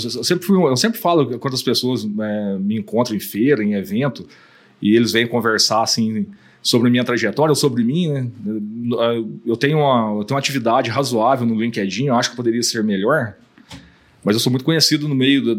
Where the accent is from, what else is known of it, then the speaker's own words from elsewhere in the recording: Três Corações, Minas Gerais, Brazil; Eu nasci em Três Corações, né? Nasci em Três Corações, no sul de Minas. Eu vivi 26 anos da minha vida no campo. Passei toda a minha juventude na roça, como diz lá no sul de Minas, né? Meus pais sempre trabalharam de fazenda em fazenda, assim.